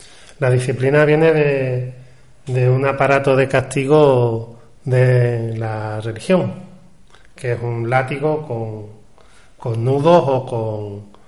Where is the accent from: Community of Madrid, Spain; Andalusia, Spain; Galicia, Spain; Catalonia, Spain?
Andalusia, Spain; Sí, bueno, los andaluces somos africanos también.